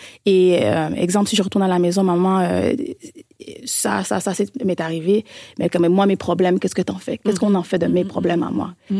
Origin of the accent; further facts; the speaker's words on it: Acton Vale, Quebec, Canada; also born or lived in Montreal; nous, on a déménagé de Montréal, qui est la capitale du Québec. La métropole, pardon. Et on est allé dans une ville qui s'appelle Actonville.